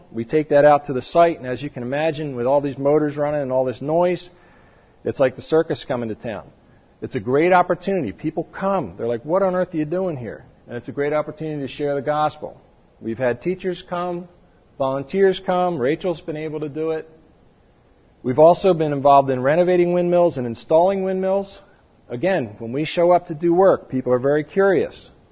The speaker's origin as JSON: {"language": "English", "region": "New Jersey", "country": "United States", "said": "Now, I'm from New Jersey. There's a lot of that that goes on here, too."}